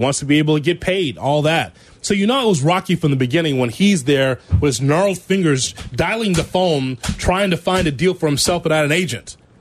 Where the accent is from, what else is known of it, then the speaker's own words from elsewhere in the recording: Chicago, Illinois, United States; We are from Chicago.